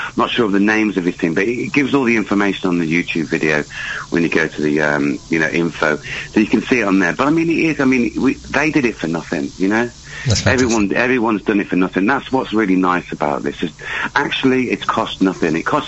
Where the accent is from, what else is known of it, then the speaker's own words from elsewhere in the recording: Worcester, West Midlands, United Kingdom; I think I've got a gig on the 28th in Worcester, my hometown.